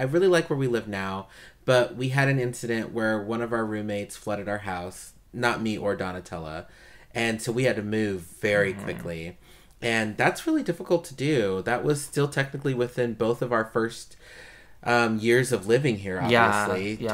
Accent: Colorado, United States; By the way, I grew up in Colorado too. I lived in Florida for a few months, but I've been in Colorado my entire life.

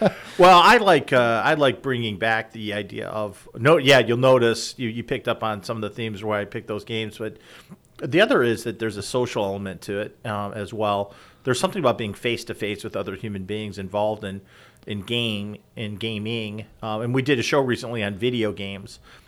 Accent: Illinois, United States; So we grew up in the Chicagoland area, so he would do the Chicago Tribune's crossword puzzle

